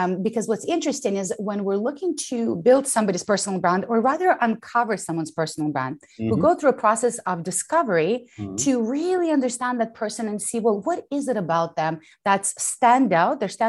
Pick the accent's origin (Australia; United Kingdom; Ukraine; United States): Ukraine; I was born in the Soviet Union and I grew up in post-Soviet Ukraine, which of course formed a lot of my core values.